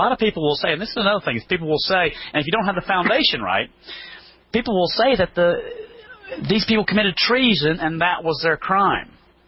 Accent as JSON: {"language": "English", "region": "North Carolina", "country": "United States", "said": "You know, I'm here from North Carolina"}